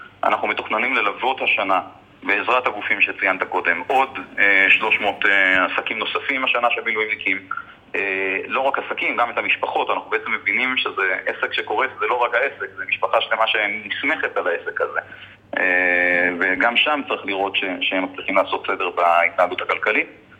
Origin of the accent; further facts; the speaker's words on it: Jerusalem, Jerusalem District, Israel; בתור ירושלמי שביקר בקריית שמונה לפני כמה ימים